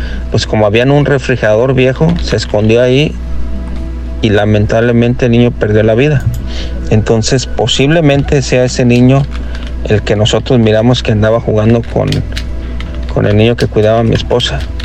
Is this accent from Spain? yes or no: no; Guadalajara, Jalisco, Mexico; pasaban en Guadalajara, yo soy de Guadalajara, en 93, creo, 94